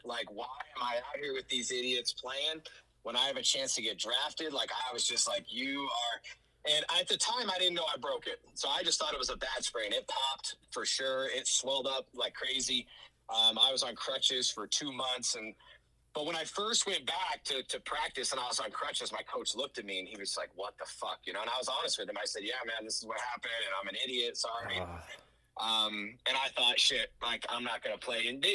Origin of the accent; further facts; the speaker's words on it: Colorado, United States; So, you know, growing up in Colorado, not a lot of baseball players come out of Colorado.